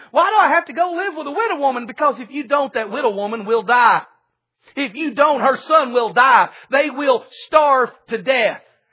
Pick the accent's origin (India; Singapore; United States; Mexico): United States; Greenwood, Arkansas; now in Van Buren, United States; Lord, why am I in Van Buren, Arkansas? I grew up in Greenwood. Why can't I go back to Greenwood?